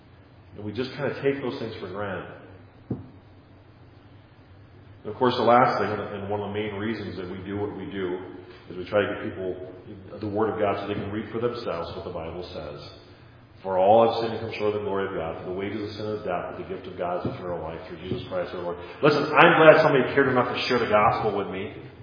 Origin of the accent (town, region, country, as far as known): Midwest, United States